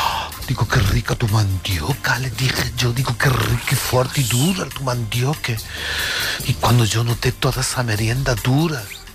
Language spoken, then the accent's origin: Spanish; Brazil; Spanish is a second language; es que hablo un poco español, es que soy brasileño